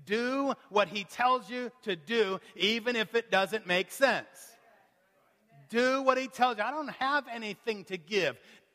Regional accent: Maine, United States; I grew up in Maine, so forgive me every once in a while when the maniac part of me comes out.

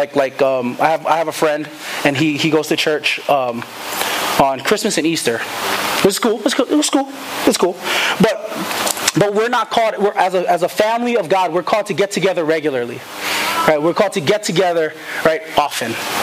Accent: Samoa; And so I'm Samoan. I grew up as a Samoan. And I'm not Indian. Nothing wrong with that. But I grew up as a Samoan.

